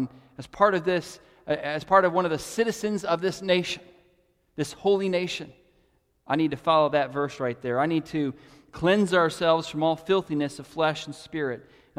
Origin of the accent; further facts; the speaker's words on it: United States; And just like as an American, I have some responsibilities in my nation